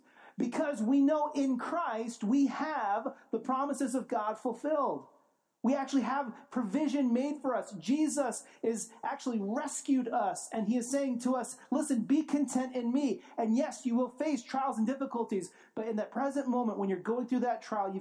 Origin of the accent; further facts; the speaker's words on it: California, United States; But I grew up in California